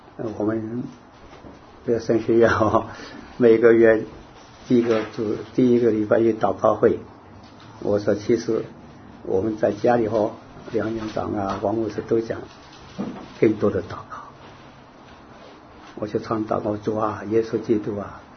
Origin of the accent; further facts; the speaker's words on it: Hunan, China; moved away as an adult; now in Taiwan; 我当兵以后到了台湾，我是湖南的哦，到台湾哦